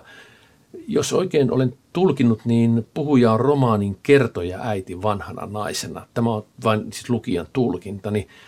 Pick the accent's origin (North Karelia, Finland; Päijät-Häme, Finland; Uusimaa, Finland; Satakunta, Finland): North Karelia, Finland; Olen itse kotoisin Pohjois-Karjalasta, jonne romaani suurimmalta osaltaan sijoittuu.